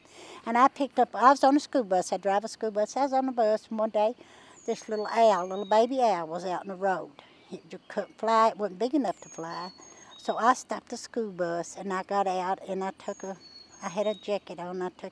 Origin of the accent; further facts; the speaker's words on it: Hazard, Kentucky, United States; I'm from Hazard, Kentucky, and we're down at Buckhorn at the park, and it is beautiful.